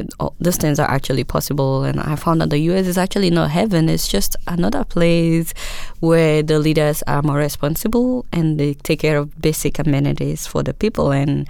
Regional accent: Nigeria; I'm from Nigeria originally, and I'm a journalist

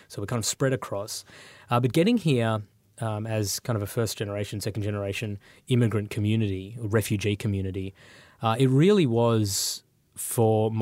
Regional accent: Australia; also born or lived in Sri Lanka; so I was born in Sri Lanka, but came to Australia as a refugee with my parents.

